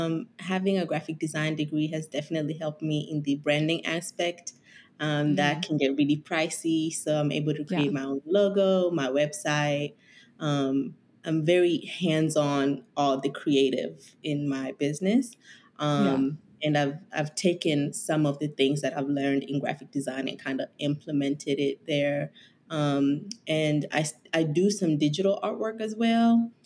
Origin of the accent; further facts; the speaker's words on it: Kenya; now in United States; When my family moved to the States, I'm originally from Kenya.